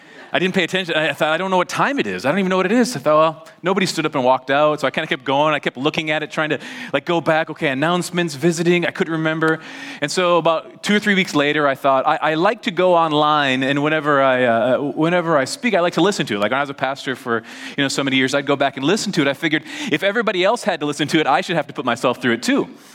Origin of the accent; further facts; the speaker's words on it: Duluth, Minnesota, United States; I grew up in Duluth, and we lived in Duluth. My wife and I lived in Duluth until we had our oldest daughter, who's going to be 16 next month. And so we've lived in the cities for over 15 years now.